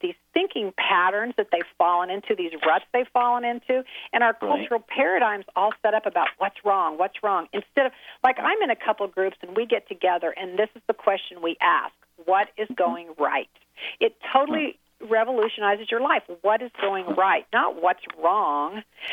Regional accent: Midwest, United States; You know, I'm from the Midwest, so I do a lot of stories from the Midwest.

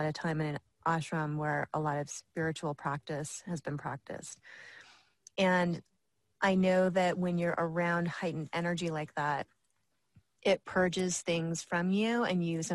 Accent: Orlando, Florida, United States; she's from Novato, California, and I'm from Orlando, Florida.

